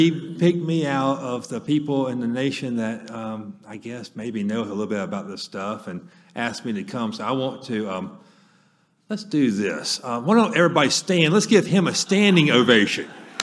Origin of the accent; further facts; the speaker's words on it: Monticello, Florida, United States; I am from Monticello, Florida